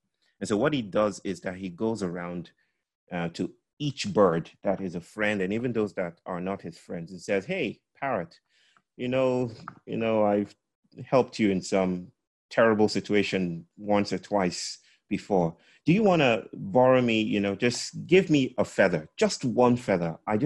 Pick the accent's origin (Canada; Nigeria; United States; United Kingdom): Nigeria; I come from Nigeria. I come from the Yoruba people of West Africa, mainly Nigeria.